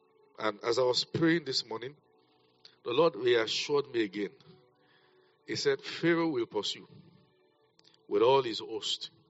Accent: Nigeria; And as a Nigerian, one who has been trusting God for the liberation of this nation

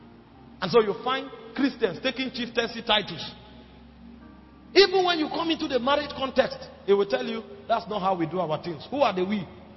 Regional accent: Benue, Nigeria; I come from Benue.

